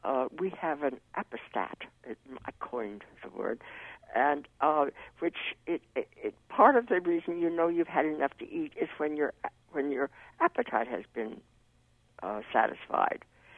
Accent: Blair, Nebraska, United States; born there; now in New York, United States; I was born in Blair, Nebraska, and I'm willing to bet you that there isn't decent bread in Blair, Nebraska.

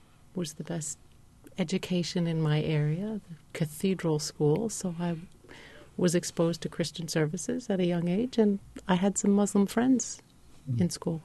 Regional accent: Washington, District of Columbia, United States; I grew up in Washington, D.C., and my parents were both Jewish, and we attended a local Reform temple, Washington Hebrew Congregation

